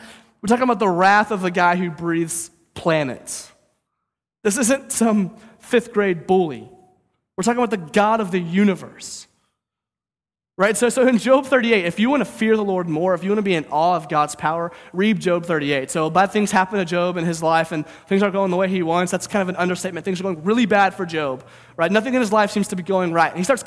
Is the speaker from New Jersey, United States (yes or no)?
no; St. Louis, Missouri, United States; So in fifth grade, I grew up in St. Louis.